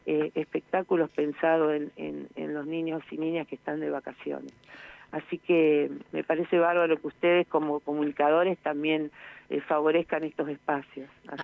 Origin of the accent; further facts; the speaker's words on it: La Pampa, Argentina; es que somos todos de la Pampa.